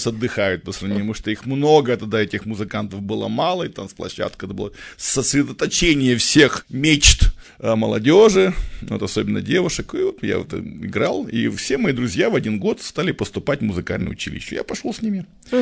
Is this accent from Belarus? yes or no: no; Ukraine; moved away; also born or lived in Kamchatka; мама отвезла меня к бабушке на Украину, вернее, к маме моего отца. Вот. Мама моего отца была абсолютной хохлушкой. То есть я вообще, говорят, что я до 5 лет не говорил по-русскому. На русском языке, говорил чисто на украинском языке